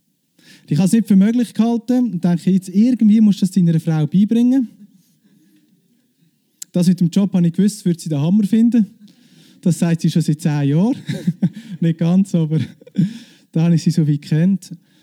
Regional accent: Lucerne, Switzerland; Ich bin aus Luzern.

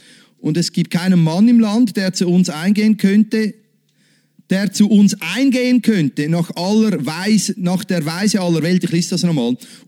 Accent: Switzerland; weil in der Regel wird die Ehe nach 15 Jahren geschieden bei uns in der Schweiz.

